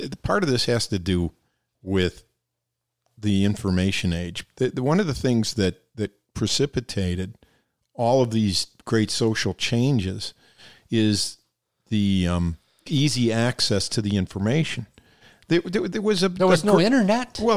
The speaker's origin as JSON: {"language": "English", "town": "Detroit", "region": "Michigan", "country": "United States", "tie": "born or raised there", "said": "Detroit. I was born in the city, right, and 8 Mile. I lived about 4 miles east"}